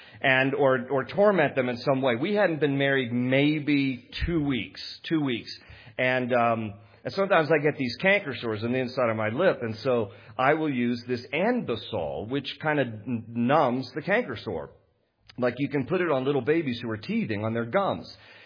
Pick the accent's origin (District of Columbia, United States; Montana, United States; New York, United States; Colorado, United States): District of Columbia, United States; Washington; I'm a Washington, D.C. native guy. I was born in Washington, D.C.